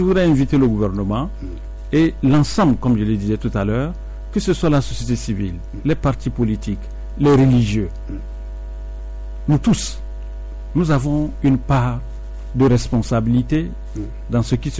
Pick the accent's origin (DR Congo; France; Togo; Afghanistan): Togo; nous sommes Togolais et nous sommes capables de faire ce que les gens n'ont même pas imaginé de nous.